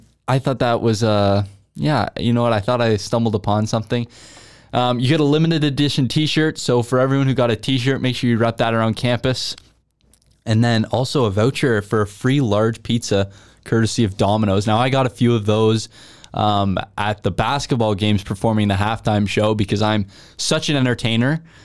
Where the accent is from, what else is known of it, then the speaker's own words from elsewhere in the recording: Kingston, Ontario, Canada; I've been lucky enough to take part in something like that in my hometown of Kingston, Ontario